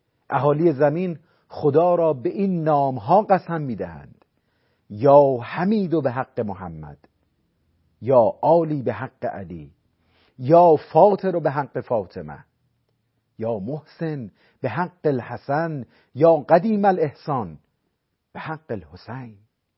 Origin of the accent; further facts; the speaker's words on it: Iran; من به عنوان یک ایرانی بارها و بارها